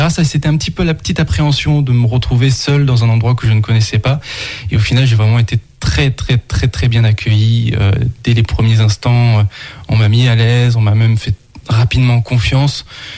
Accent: Occitanie, France; je cherchais dans ma région natale, autour de Montpellier, autour de Agde, parce que je voulais pas trop quitter ma famille

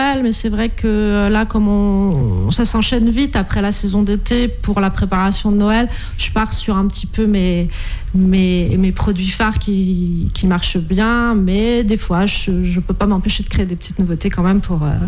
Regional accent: Nantes, Pays de la Loire, France; moi je suis plutôt de Nantes à la base

